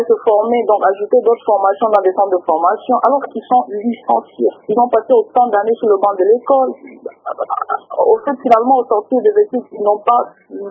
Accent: DR Congo; en tant que Congolais

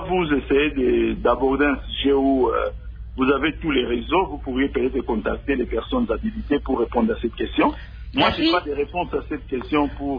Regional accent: DR Congo; ces problèmes devaient nous préoccuper en tant que Congolais au plus haut point

